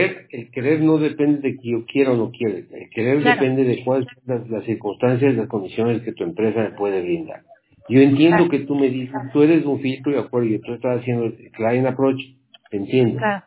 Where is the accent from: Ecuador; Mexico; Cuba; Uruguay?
Ecuador; yo soy ecuatoriano